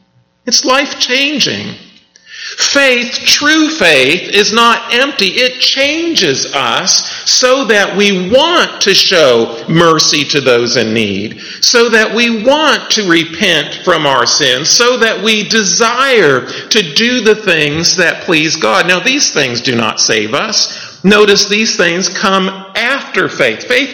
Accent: Midwest, United States; Now, if you're like me growing up in the Midwest

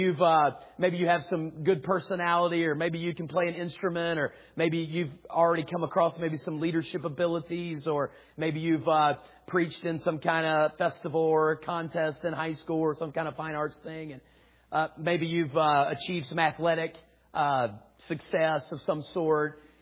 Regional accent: West Virginia, United States; I mean, I can say that because I'm from there, okay? And so I'm from West Virginia, just a few hours from here, and I'm glad to be here.

